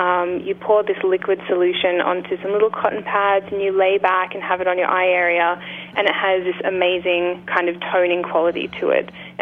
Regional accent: Australia; I'm an Australian.

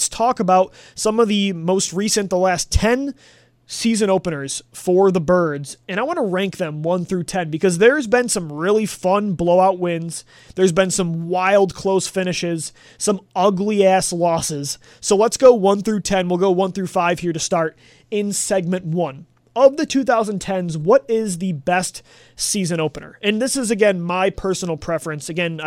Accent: Buffalo, New York, United States; I remember growing up in Buffalo and not having DirecTV, we didn't have Sunday Ticket

